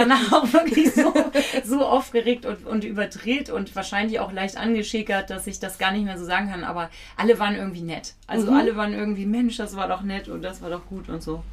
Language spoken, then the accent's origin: German; Kiel, Schleswig-Holstein, Germany; born there; Ich bin ja in Kiel geboren.